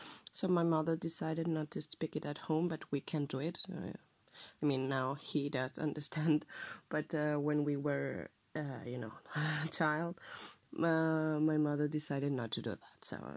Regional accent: Barcelona, Catalonia, Spain; first language Spanish; English is a second language; I was born in Barcelona, born and raised. And my native language, I have two mother tongues. It's Spanish and Catalan.

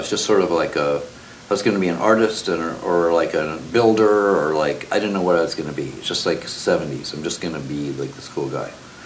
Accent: New York, United States; When I started out, especially starting in LA, I am from New York, I'm from the East Coast.

